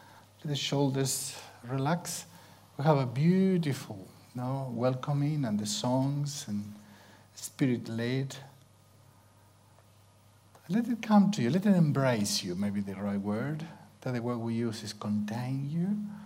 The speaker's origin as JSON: {"language": "English", "country": "Argentina", "second_language": "English", "said": "I'm Argentinian. I'm from Argentina. And Italian family. But I think I may have a little bit of Irish."}